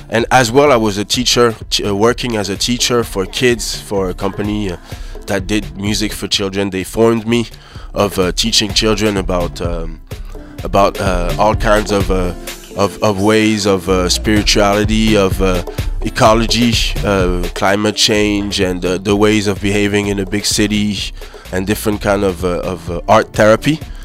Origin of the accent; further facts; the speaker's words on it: Cameroon; also born or lived in Paris, France; I was born in Paris, grew up in Cameroon, West Africa, and did a lot of travels in the Caribbean, West Indies, South America.